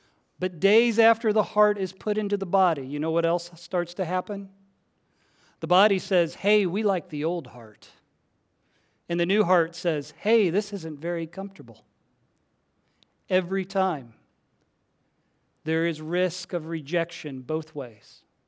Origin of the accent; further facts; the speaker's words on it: Midwest, United States; And I'm from the Midwest, where the leaves turn a million different colors and they fall.